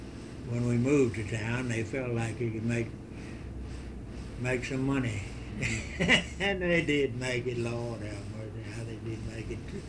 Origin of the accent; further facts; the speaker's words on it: Spray, North Carolina, United States; also born or lived in Henry County, Virginia; In fact, I was born in Henry County, Virginia. And then we moved to Rockingham County up yet, what they call Spray then. And that's where I grew up at.